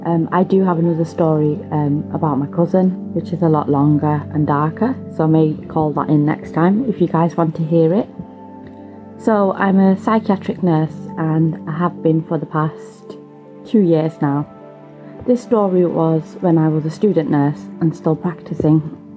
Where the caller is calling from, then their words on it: Manchester, North West England, United Kingdom; I'm calling from Manchester in the UK.